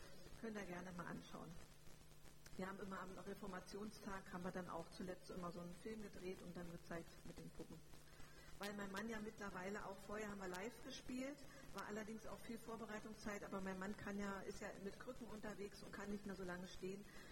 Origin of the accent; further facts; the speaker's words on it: Brandenburg, Germany; Ich bin in Brandenburg aufgewachsen, also kein Schwabe, ganz anders. Und ich habe auch schon in 7 Bundesländern gelebt. Also ich bin in Deutschland schon ein bisschen rumgekommen.